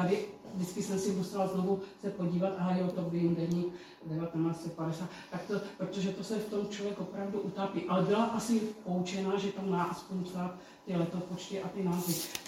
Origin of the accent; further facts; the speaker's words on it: Moravia, Czechia; protože pocházím z Moravy